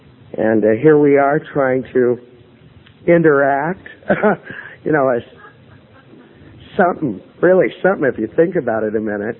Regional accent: Los Angeles, California, United States; I'm a native Angeleno, born and raised in California. My father is a Swede, big Swede, born the first one born on this side of the ocean. My mother's an American Indian.

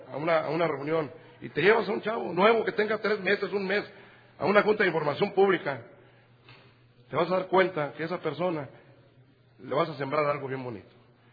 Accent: Mexico City, Mexico; now in Monterrey, Mexico; Yo soy del DF, ¿verdad? Pero yo radico en la ciudad de Monterrey, tengo 20 años.

